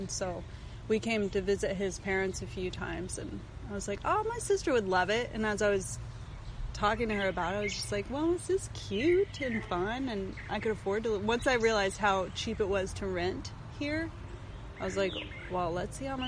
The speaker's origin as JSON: {"language": "English", "town": "Columbia", "region": "South Carolina", "country": "United States", "tie": "born or raised there", "said": "Which, Columbia is my hometown."}